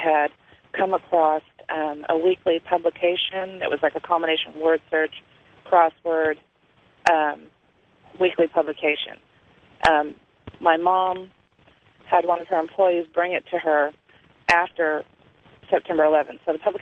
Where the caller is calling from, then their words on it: California, United States; I'm calling from Northern California.